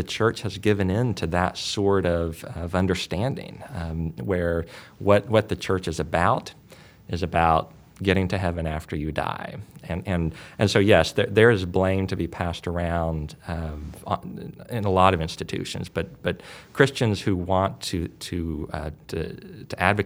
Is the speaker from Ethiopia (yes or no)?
no; United States; I'm from the United States